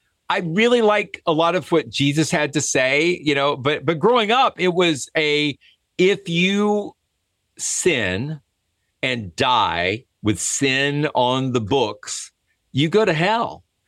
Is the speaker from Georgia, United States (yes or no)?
yes; Georgia, United States; now in Kennesaw, United States; I'm in Kennesaw, Georgia, which is different. I mean, we're like 18 miles away from my hometown. So I've been all over the world and somehow landed right smack next to my home.